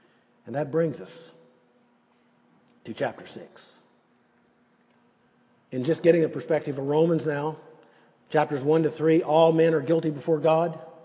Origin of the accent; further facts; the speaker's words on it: United States; born there; I think it's a privilege that I was born in the United States.